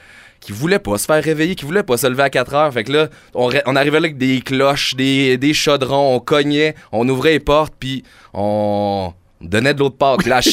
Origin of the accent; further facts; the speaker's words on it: Quebec City, Quebec, Canada; Ben, du temps, moi, je viens de Québec